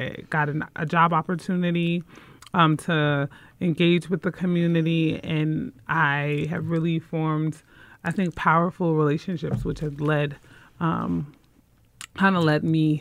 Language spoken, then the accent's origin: English; New Jersey, United States; now in Syracuse, United States; Because growing up in New Jersey, and I do go home fairly often, and folks go, why are you in Syracuse?